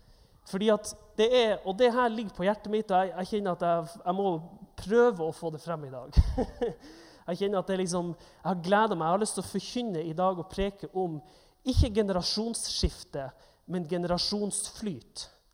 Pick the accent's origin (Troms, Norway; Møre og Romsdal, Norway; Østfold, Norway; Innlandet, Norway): Troms, Norway; Nordkjosbotten; jeg er jo egentlig fra en bygd utenfor Tromsø, som heter Nordkjosbotten. Men når jeg er her, på, holdt på å si sørover, på Vestlandet, så sier jeg Tromsø til folk, for det er lettere. Og jeg har bodd i Bergen de siste snart, eller i hvert fall 3,5 år, nesten